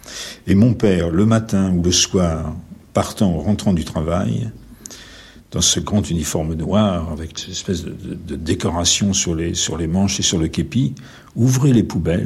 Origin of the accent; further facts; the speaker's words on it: Paris, Île-de-France, France; born there; alors que je suis né à Paris.